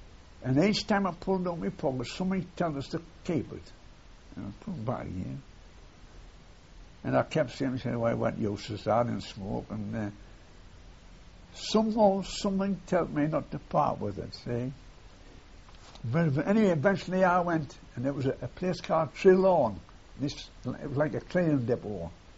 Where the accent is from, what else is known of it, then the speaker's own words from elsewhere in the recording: Barnsley, Yorkshire and the Humber, United Kingdom; So I come from Barnsley